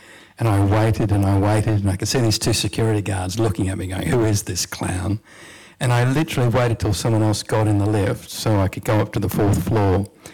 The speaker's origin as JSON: {"language": "English", "town": "Gundagai", "region": "New South Wales", "country": "Australia", "tie": "born or raised there", "also_born_or_lived": "Casino / Coffs Harbour", "said": "And I grew up in very small country towns. I was born in Casino, grew up in Gundagai, went to high school in Coffs Harbour."}